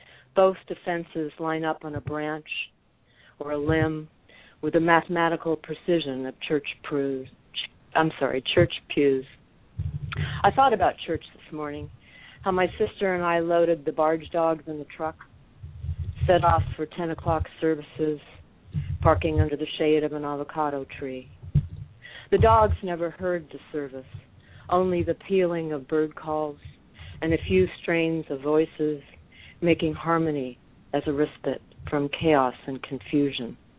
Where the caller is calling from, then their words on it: Huntington Beach, California, United States; Oh, I'm sorry. It's confusing. Huntington Beach.